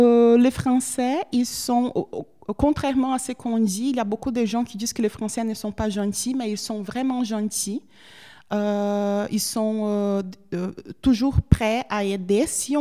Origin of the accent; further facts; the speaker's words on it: Porto Alegre, Rio Grande do Sul, Brazil; French is a second language; Je viens du Brésil, du sud du Brésil. Je viens de la capitale plus au sud du Brésil, de Porto Alegre. Ce n'est pas la capitale la plus, disons, touristique, parce qu'il fait froid, il pleut, il n'y a pas de plage, mais c'est une belle capitale quand même.